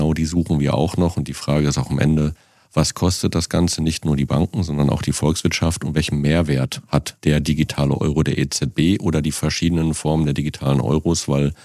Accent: North Rhine-Westphalia, Germany; ich komme heute aus der Heimat, aus Ostwestfalen, obwohl mein Bürostandort natürlich beim BVR in Berlin ist.

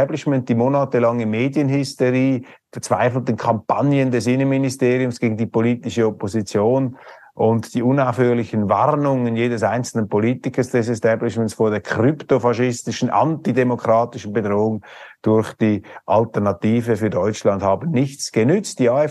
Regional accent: Switzerland; Das kann ich Ihnen einfach als Schweizer sagen. Von Demokratie verstehen wir ein bisschen etwas.

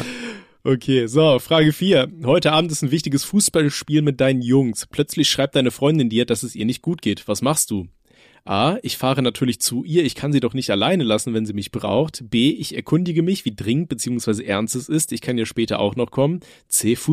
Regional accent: North Rhine-Westphalia, Germany; bei uns in NRW

